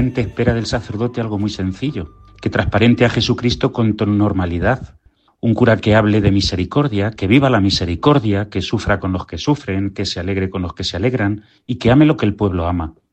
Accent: Montiel, Castilla-La Mancha, Spain; soy de Montiel, llevo ya 14 años de cura.

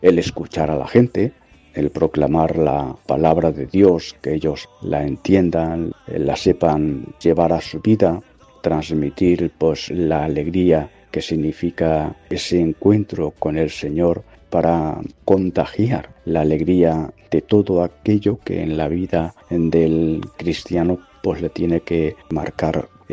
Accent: Santa Cruz de Mudela, Castilla-La Mancha, Spain; born there; Nací en Santa Cruz de Mudela el 13 de marzo de 1960.

